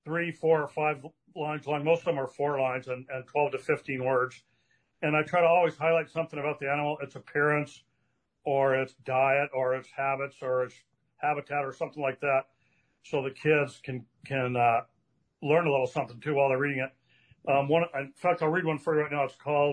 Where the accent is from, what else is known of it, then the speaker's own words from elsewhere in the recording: Colorado, United States; I think I grew up in Colorado, and so a lot of that lifestyle is hiking in the mountains and camping and backpacking on weekends.